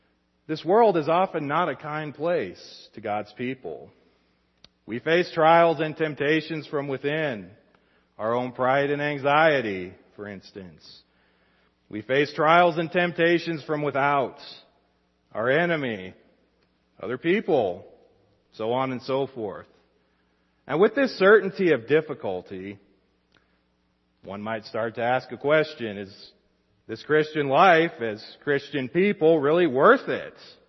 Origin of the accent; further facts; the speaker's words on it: Wyoming, United States; Once in a while, I remember growing up in Wyoming, we'd have a mountain lion wander into town.